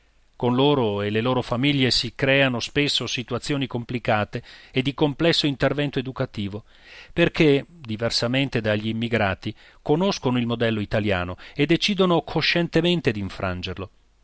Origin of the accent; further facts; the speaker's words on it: Friuli-Venezia Giulia, Italy; sono friulana e la cultura mezzadra della parsimonia è nel mio DNA